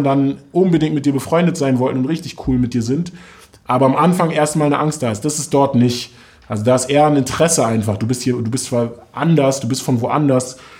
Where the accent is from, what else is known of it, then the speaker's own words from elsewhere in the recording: Germany; born there; Genau, ich bin in Deutschland geboren